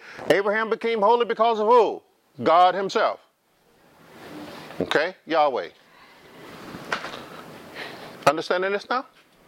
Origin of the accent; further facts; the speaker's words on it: the South, United States; I grew up here in the South, and I used to work in the orange groves.